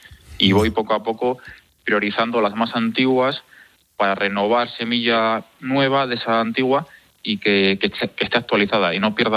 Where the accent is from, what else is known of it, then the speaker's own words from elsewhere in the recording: Alcázar de Sirga, Castile and León, Spain; porque el tomate es como una perla negra y pues es la perla de Villa Sirga, de Alcázar de Sirga, pues es alcazareña, que es nuestro gentilicio. Alcazareños.